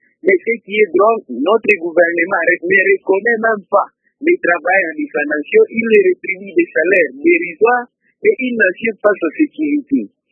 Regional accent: DR Congo; chez nous en RDC

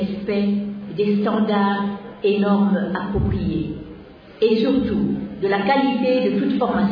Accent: DR Congo; Il nous appartient donc à nous, en tant que Congolais, de nous approprier de ce programme

